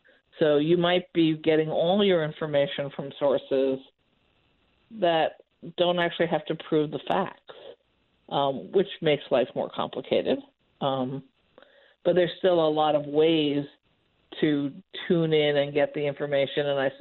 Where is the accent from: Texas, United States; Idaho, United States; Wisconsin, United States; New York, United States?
New York, United States; New York City; I come from New York City, where you also compete with a large media market